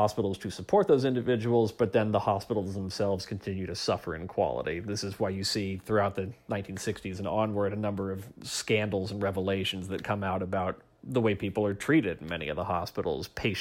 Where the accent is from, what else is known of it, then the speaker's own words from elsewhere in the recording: Oregon, United States; I'm thinking about my home state, Oregon.